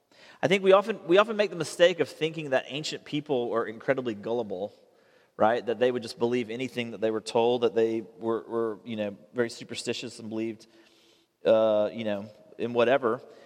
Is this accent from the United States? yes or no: yes; Tennessee, United States; I was a huge UT, I grew up in Tennessee, huge UT football fan